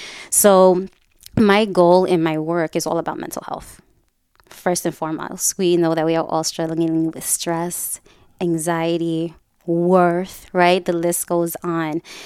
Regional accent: New York City, New York, United States; I'm a Puerto Rican woman. I grew up in New York City. So rice, beans, and pork chops, anything that came out of a box or a can, you know, Spam. Shout out to all my Puerto Ricans, right?

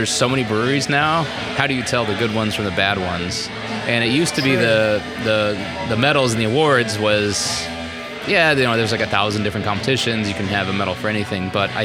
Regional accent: Arizona, United States; I grew up in Arizona and worked jobs. I helped my dad roof one summer, which was awful.

